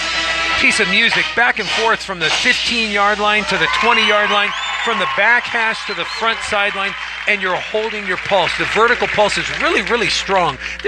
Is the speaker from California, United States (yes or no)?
yes; California, United States; I'll be doing music ensemble performance tonight. I'm from Southern California.